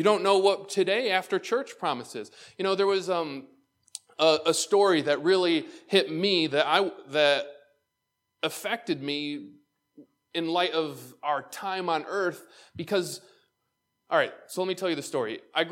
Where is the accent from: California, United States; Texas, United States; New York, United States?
New York, United States; Waterport; also born or lived in Lyndonville; that grew up in Waterport, Brockport's like the other side of the state. And so no one knows me from growing up in Lynnonville and Waterport, Albion area here.